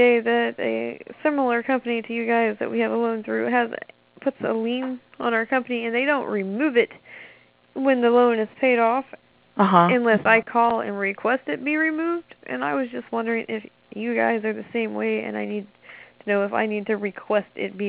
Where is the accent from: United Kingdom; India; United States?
United Kingdom; Terribly sorry. I'm British.